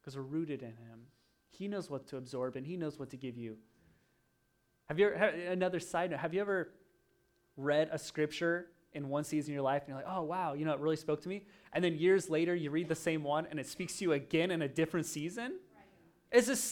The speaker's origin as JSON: {"language": "English", "region": "Oregon", "country": "United States", "tie": "born or raised there", "said": "I grew up in Oregon on a farm, and it was kind of on the side of a mountain"}